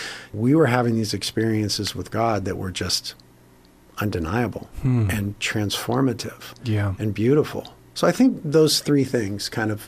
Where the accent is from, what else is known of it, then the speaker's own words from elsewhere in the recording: Carpinteria, California, United States; we ended up starting a church in Carpinteria, my hometown, and several since then.